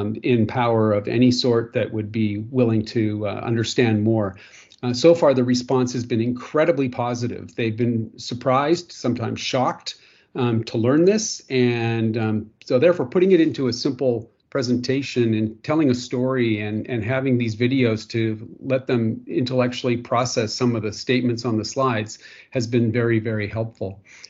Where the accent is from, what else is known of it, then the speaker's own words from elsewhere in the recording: Canada; Or I'm Canadian originally, and therefore Epoch.